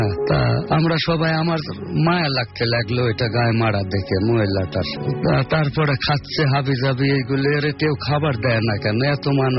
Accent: Saurail, Dhaka Division, Bangladesh; আমার বাড়ি হচ্ছে রাজবাড়ির জেলা পানসা থানা সাউরাইল গ্রাম, খুব অজপাড়া গা, এখনো সেখানে কারেন্ট বিদ্যুৎ পৌঁছায় নাই এমন জায়গা।

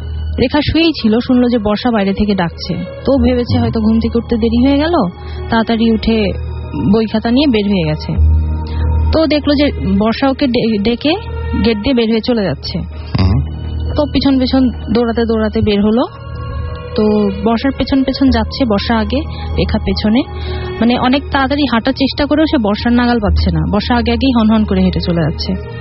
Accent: Khulna Division, Bangladesh; now in Dhaka, Bangladesh; আমার গ্রাম মানে কুষ্টিয়া জেলার কোন একটা গ্রামে।

